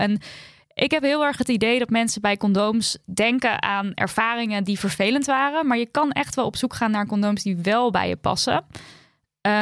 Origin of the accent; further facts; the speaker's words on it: Turkey; mijn gemeenschap, en daarmee bedoel ik de Turkse gemeenschap, want ik ben Turks